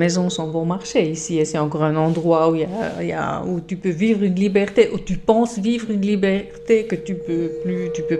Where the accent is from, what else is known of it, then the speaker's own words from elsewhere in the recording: Zurich, Switzerland; Moi, j'ai grandi à Zurich dans ce cours. Alors, grandi presque dans ce communautarisme.